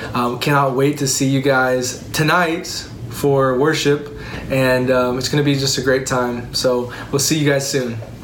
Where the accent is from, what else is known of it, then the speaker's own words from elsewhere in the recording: Oklahoma, United States; because we're from Oklahoma and we drink sweet tea.